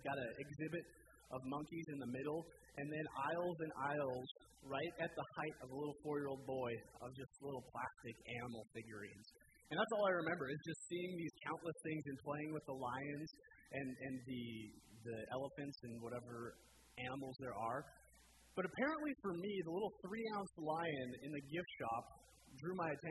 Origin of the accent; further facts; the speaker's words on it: Montana, United States; also born or lived in California; But I was born in California, and I don't consider myself a Californian. I'm not a Californian. I don't like Californians. They can stay out of my woods. I'm a Montanan, misplaced by my parents.